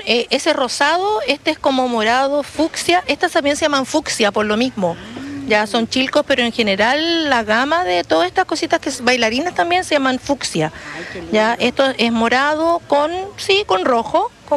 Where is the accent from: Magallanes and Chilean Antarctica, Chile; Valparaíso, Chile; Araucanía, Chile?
Araucanía, Chile; Temuco; Que soy de Temuco, así que no tengo idea qué hora.